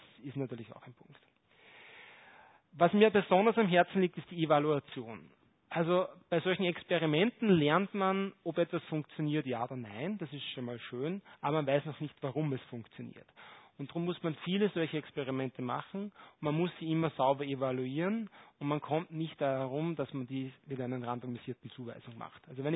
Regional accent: Linz, Upper Austria, Austria; ich bin selber in Linz am Wienermichel aufgewachsen

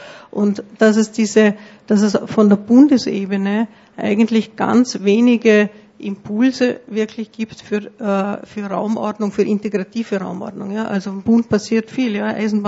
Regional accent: Vorarlberg, Austria; als Vorarlbergerin und Burgenlandliebhaberin

